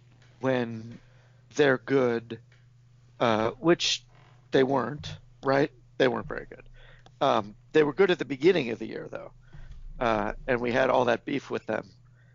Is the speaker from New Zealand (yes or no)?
no; United States; now in Massachusetts, United States; I grew up around Orioles fans briefly, but before I moved to Massachusetts. And, because there was no Nationals, I lived near D.C., so I went to Orioles games.